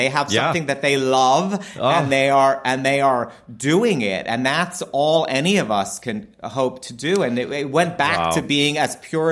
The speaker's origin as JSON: {"language": "English", "town": "New York City", "region": "New York", "country": "United States", "tie": "born or raised there", "said": "I definitely think growing up in New York City, I mean, I was Queens. I didn't grow up in Manhattan. I didn't even know people lived in Manhattan until I was in, like, college."}